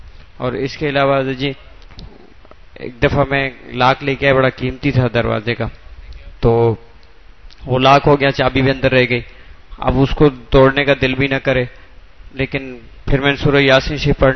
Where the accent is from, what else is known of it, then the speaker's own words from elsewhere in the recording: Sindh, Pakistan; ارے جی میں سندھ سے آیا ہوں جی.